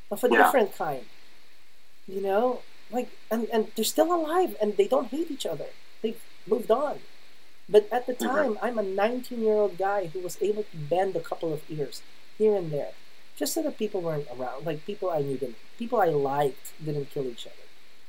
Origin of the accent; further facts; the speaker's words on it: Philippines; English is a second language; moved away as an adult; growing up in the Philippines, my final 2 years there, between, you know, like 99 and 2000, I was 19 years old.